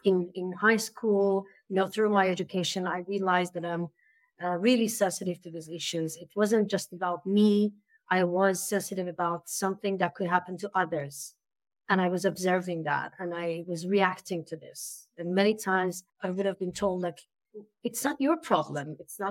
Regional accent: Iran; You know that I'm Iranian, so I'm from Iran.

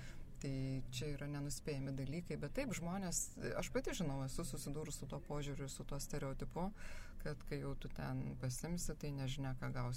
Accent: Kretinga, Klaipėda County, Lithuania; nu, aš pati esu iš Kretingos

